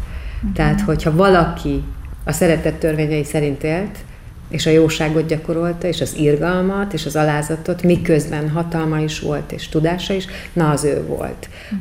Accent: Budapest, Hungary; born there; Én Budapesten születtem, egy ilyen első generációs értelmiségi pár második gyermekeként.

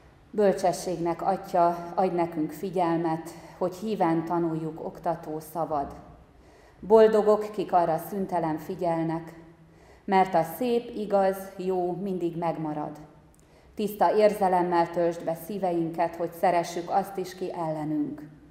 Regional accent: Budapest, Hungary; now in Nyíregyháza, Hungary; én felvettem a férjemnek a nevét … és Óbudáról származom. Tőzsgyökeres budapesti egyébként a család. A családnak nagy része, aztán mégiscsak a mennyei atya ide vezérelt bennünket. 15 éve lakunk Nyíregyházán.

